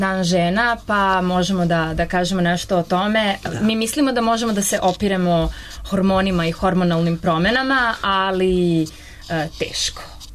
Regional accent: Belgrade, Serbia; Ja sam sa Zvezdare i naravno mi smo imamo observatoriju i mi smo na velikoj visini, imamo čisti vazduh i zimi nam je i hladnije.

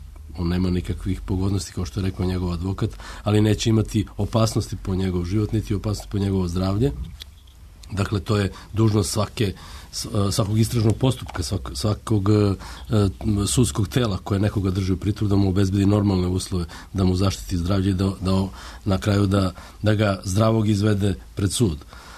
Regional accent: Serbia; mi smo Srbi

